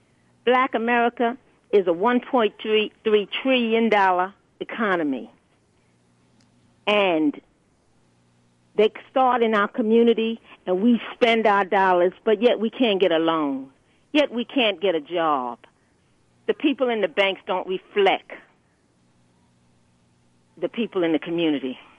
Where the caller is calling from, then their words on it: Brooklyn, New York, United States; I'm calling you from the Freedom Party headquarters.